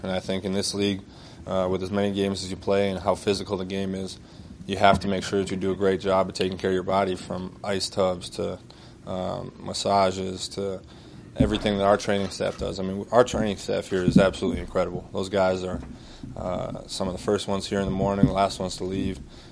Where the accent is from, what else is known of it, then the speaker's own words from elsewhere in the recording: Wisconsin, United States; I grew up in Wisconsin, so I'm looking forward to this weekend's weather.